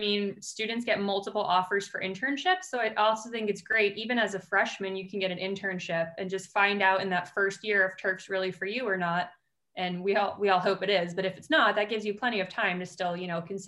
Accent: Scranton, Pennsylvania, United States; I'm from Scranton, so it was easy enough for me to do an internship in baseball, which I really loved.

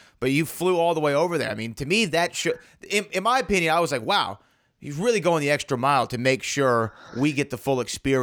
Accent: Texas, United States; I'm from Texas, so you know, if it's anything like barbecue, maybe I can get into it.

